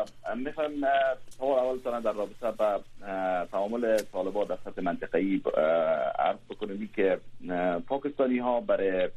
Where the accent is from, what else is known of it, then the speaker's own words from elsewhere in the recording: Afghanistan; به عنوان یک افغان، به عنوان یک کسی که به او کشور تعلق دارم